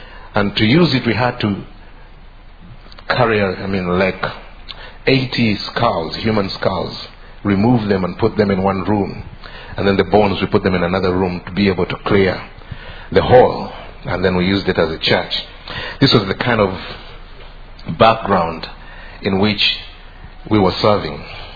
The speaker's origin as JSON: {"language": "English", "country": "Uganda", "said": "I come from Uganda. Uganda is found in Africa, East Africa, just between Kenya and Congo."}